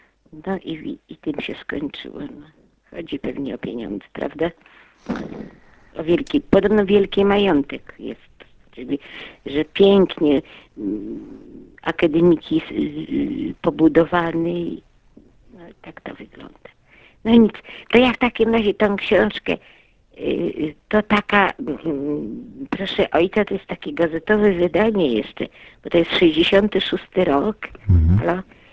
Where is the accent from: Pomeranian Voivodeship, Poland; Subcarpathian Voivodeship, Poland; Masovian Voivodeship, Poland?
Subcarpathian Voivodeship, Poland; bo to jak moje strony, to się zainteresowałam